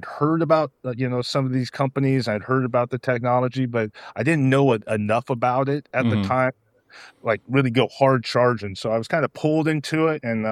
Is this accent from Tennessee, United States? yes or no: no; Oakdale, California, United States; So I grew up in Oakdale, California. I had no idea what medical device was at the time.